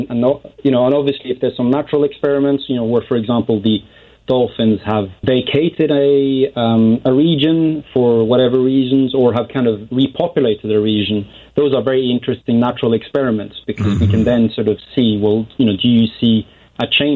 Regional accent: Norway; I'm half Norwegian, so I come from Norway

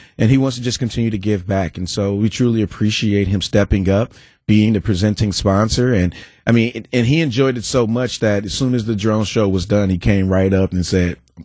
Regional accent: Wisconsin, United States; I'm from Wisconsin.

